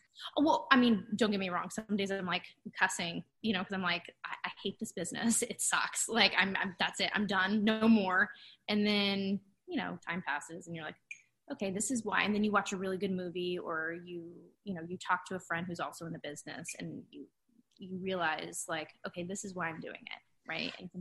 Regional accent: California, United States; So I grew up outside of LA about an hour and a half.

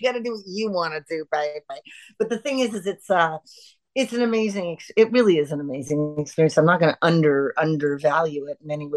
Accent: Canada; we're Canadian

